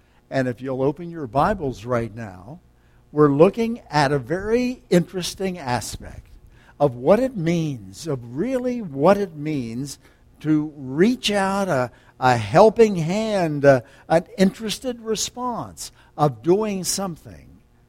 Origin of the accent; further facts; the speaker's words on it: Ohio River, United States; I think growing up on the Ohio River, we had a great many floods that I remember in my lifetime.